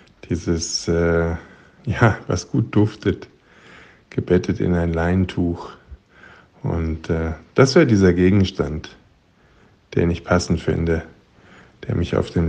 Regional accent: Winterthur, Zurich, Switzerland; Ich bin 57 Jahre alt demnächst. Ich komme aus Winterthur in der Schweiz

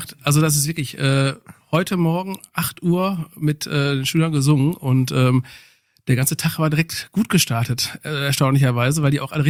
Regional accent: Grafenwald, North Rhine-Westphalia, Germany; Also wir kommen aus Grafenwald alle. Also wir sind eine Grafenwälder Band. Ne? Also wir sind Grundschule Grafenwald, Festisches Gymnasium Kicheln und aber alle in Grafenwald aufgewachsen.

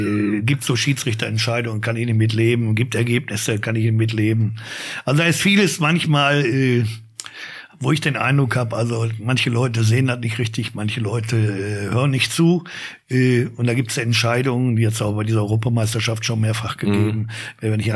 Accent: Essen, North Rhine-Westphalia, Germany; now in Oberhausen, Germany; Ursprünglich komme ich aus Essen, bin dann über den Umweg Spanien, wo ich meine Frau kennengelernt habe, dann in Oberhausen gelandet

